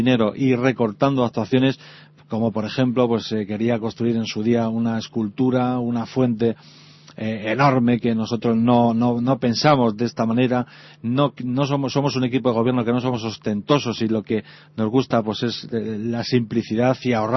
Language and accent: Spanish; Humanes, Community of Madrid, Spain; las pasamos en Humanes, que es mi pueblo, como bien sabéis, es donde he nacido, donde vivo, donde se están criando mis hijos y donde estoy muy feliz de ser el alcalde.